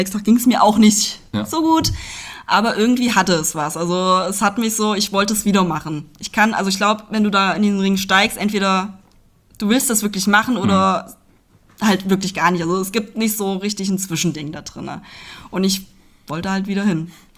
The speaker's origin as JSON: {"language": "German", "town": "Hünfeld", "region": "Hesse", "country": "Germany", "tie": "born or raised there", "said": "Genau, ich bin in der Nähe von Hünfeld aufgewachsen, also gehört zur Stadt Hünfeld dazu, lebt da auch noch, also komme von hier."}